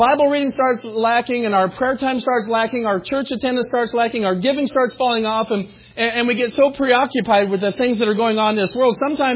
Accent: El Dorado, Kansas, United States; It's just on this side of El Dorado, Kansas. I grew up in El Dorado.

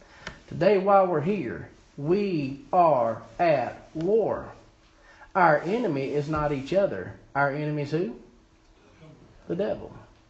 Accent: Hawaii, United States; No, I'm Hawaiian. You're short like one of them. You got black hair like one of them. And your eyes kind of, you got that orient. No, I'm from Hawaii. We all look like that in Hawaii.

